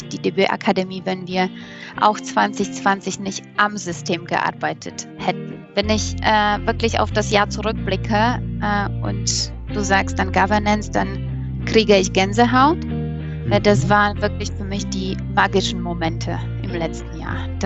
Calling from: Woltersdorf, Brandenburg, Germany; Ich sitze tatsächlich im Homeoffice. Mhm. Das ist mein Hauptstandort in der letzten Zeit und befindet sich in Woltersdorf an der Schleuse in schönem Brandenburg.

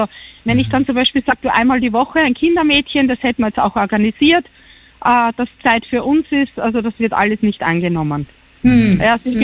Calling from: Styria, Austria; Ich bin aus der Steiermark.

